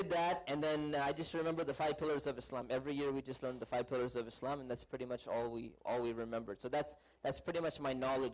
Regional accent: Cerritos, California, United States; also born or lived in Tustin; So I grew up here in Cerritos, California, Southern California. I was born and raised. I lived in Cerritos, and then in second grade, I moved to Tustin.

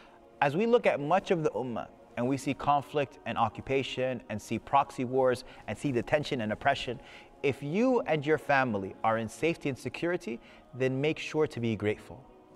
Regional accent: Khartoum, Sudan; I am from Sudan, and in the past year, the city of Khartoum has been emptied out by war

